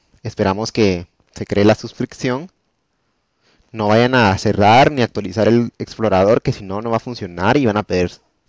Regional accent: Guatemala; Yo soy de Guatemala.

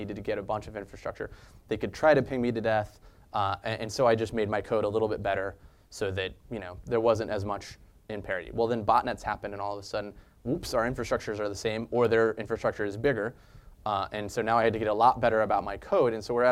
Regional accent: Kansas, United States; My grandparents are farmers. I grew up in Kansas doing farming.

